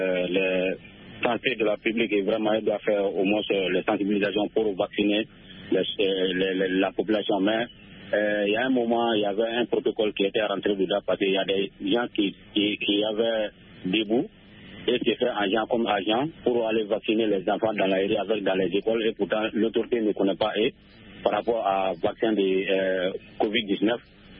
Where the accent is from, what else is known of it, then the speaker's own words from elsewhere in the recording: Soumikini, Mali; depuis dans mon village natal à Soumikini.